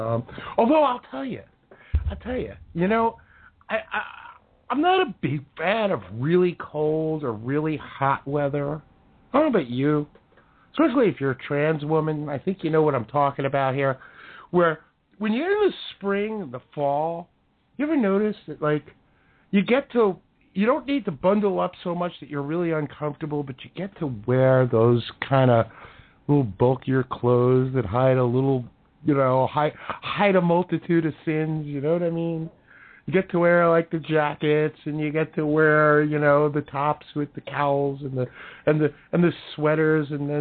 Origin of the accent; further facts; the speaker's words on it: Brooklyn, New York, United States; born there; also born or lived in Manhattan; now in New Jersey, United States; But I was born in Brooklyn. Both sides of my family come from Brooklyn.